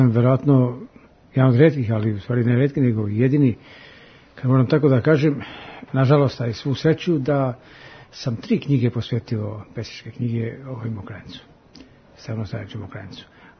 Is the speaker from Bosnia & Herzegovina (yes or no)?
no; Negotin, Bor District, Serbia; ja sam iz Negotina